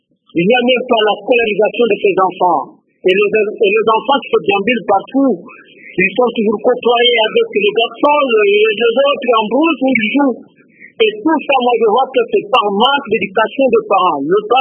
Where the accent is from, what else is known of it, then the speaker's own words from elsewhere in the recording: Lubumbashi, Haut-Katanga, DR Congo; nous voyons aussi chez nous, à Lumbashi, dans la province de Katanga